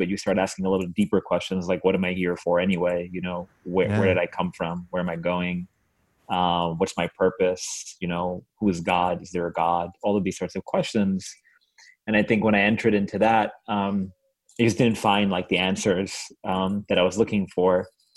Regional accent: Long Island, New York, United States; So I grew up here in Long Island, in New York.

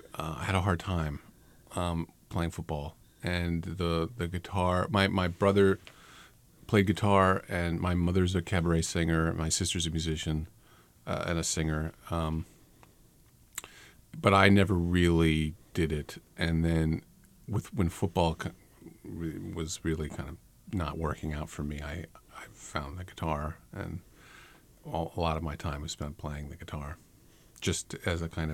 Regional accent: Darien, Connecticut, United States; also born or lived in Brooklyn; now in Portland, United States; I'm from Connecticut, Darien, Connecticut, and I have lived in Brooklyn, New York with my wife over the last couple months. We moved to Portland

